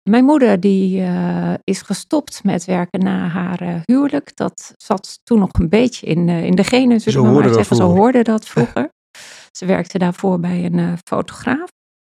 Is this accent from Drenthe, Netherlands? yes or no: no; Gelderland, Netherlands; Ik ben opgegroeid op de Veluwe met mijn ouders, een broer en 2 zusjes. Wij woonden op het platteland, dus bos en hei om ons heen, zeg ik altijd maar.